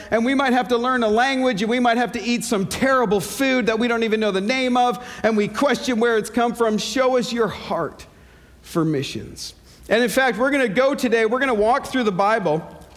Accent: Canada; Please remember that I'm from Canada

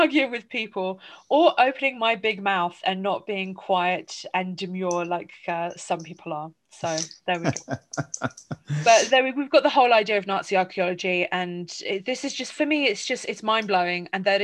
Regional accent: England, United Kingdom; growing up in England with a family, Polish heritage, I describe myself as Polish in general, because I grew up with the language, I grew up with everything else. But in the end, I do still have certain British

